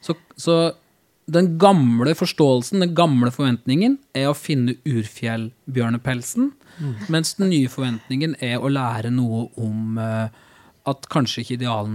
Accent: Arendal, Agder, Norway; Og Aust-Agder der jeg kommer fra. Jeg ble født på Arendal sykehus

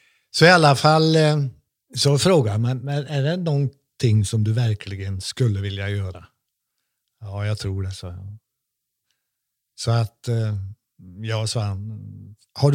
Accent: Sweden; framför allt så är jag svensk. Jag är inte född i England.

